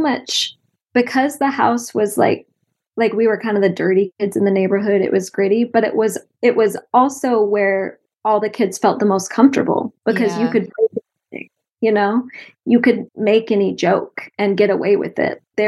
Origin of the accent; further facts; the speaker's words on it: Boise, Idaho, United States; now in Utah, United States; I'm based in Utah now. Yeah, I grew up in Boise, Idaho.